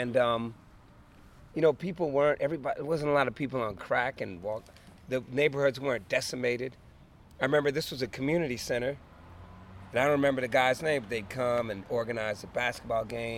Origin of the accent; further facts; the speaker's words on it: Massachusetts, United States; I come down here and they're like, oh, where you from? From Massachusetts.